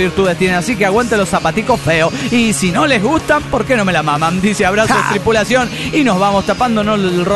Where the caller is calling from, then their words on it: State of Mexico, Mexico; Hola, soy la cafeinómana del Estado de México.